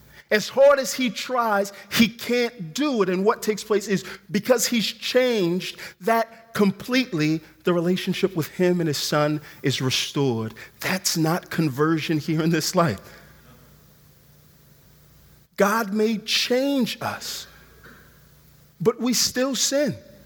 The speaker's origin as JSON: {"language": "English", "town": "Houston", "region": "Texas", "country": "United States", "tie": "born or raised there", "said": "I grew up in Houston, Texas, in the South, in church."}